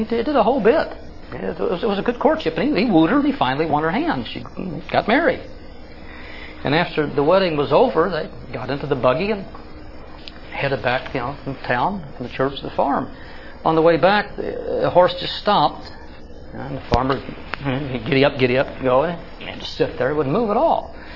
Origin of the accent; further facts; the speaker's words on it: Kansas City, United States; moved away; Look, I came from Kansas City out here in 1980. In Kansas City, my mother is still there.